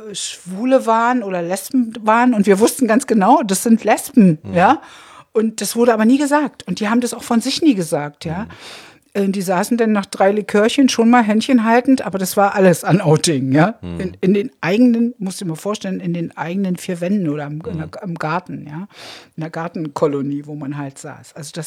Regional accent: Berlin, Germany; Ich komme aus Treptow, that's it.

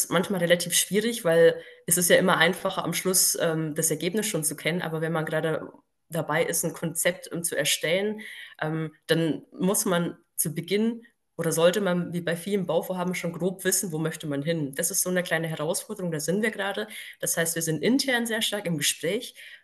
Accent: Bavaria, Germany; born there; moved away as an adult; now in Hamburg, Germany; Ich bin in Bayern geboren. Das hört man mir gar nicht mehr so stark an. Ich hatte einen relativ starken Dialekt

